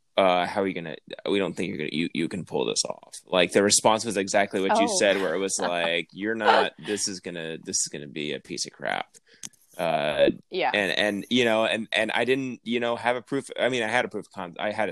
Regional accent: Texas, United States; I'm from Texas.

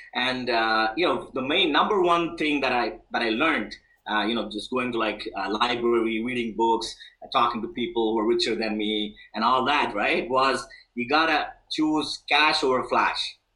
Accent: India; moved away as an adult; now in United States; So I'm an immigrant from India. Originally, I moved to the States in 2000.

